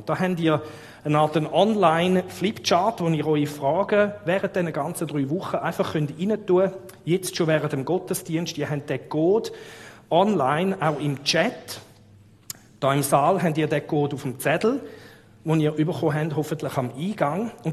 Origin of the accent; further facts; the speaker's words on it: Switzerland; Also es ist sehr unanständig, mich als Schweizer zu fragen